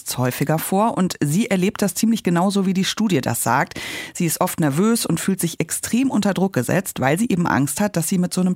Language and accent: German; Hesse, Germany; Ich bin tatsächlich in Hessen zur Schule gegangen